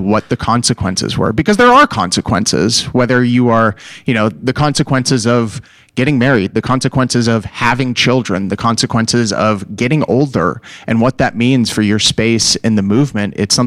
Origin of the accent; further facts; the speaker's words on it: Tennessee, United States; because I grew up in Tennessee, and even though like I had like good, quote unquote, Democrat family